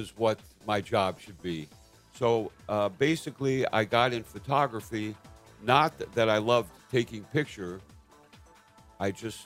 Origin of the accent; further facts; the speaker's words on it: Minneapolis, Minnesota, United States; I'm from Minnesota, Minneapolis, that's where … was from.